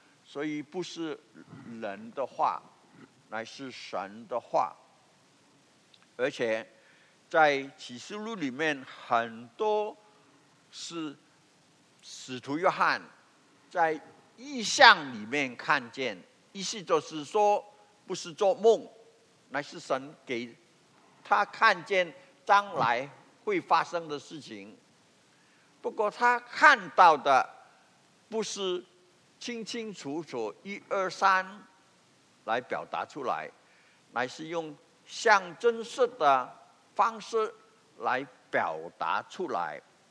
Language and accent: Chinese; Hong Kong; first language Cantonese; Chinese is a second language; also born or lived in New York; 因为我的第一语言是广东话，我是香港长大的，第二语言是英语，普通话是70年代在纽约学的，所以是我的第三语言